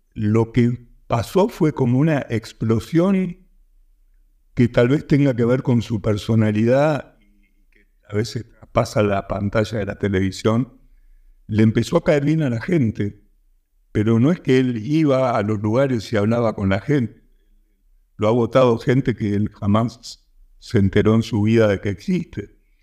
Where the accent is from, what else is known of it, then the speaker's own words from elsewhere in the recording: Argentina; porque obviamente somos argentinos, con lo cual nos terminamos peleando todos.